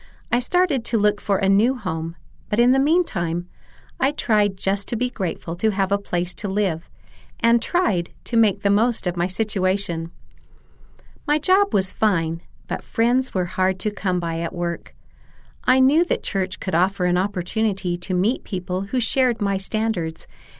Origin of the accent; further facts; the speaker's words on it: Dallas, Texas, United States; I ended up attending school far from my hometown in Texas, but in a place near many members of my extended family.